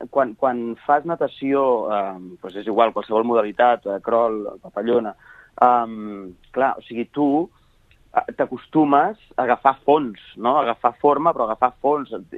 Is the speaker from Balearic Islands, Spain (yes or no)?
no; Sabadell, Catalonia, Spain; Jo soc de Sabadell, per tant no és molt complicat que jo vaig créixer al Club Natació Sabadell.